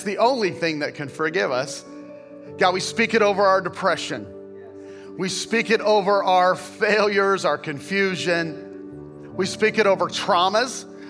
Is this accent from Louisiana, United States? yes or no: no; Kansas, United States; I have an eighth grade reading level and I was raised in Kansas.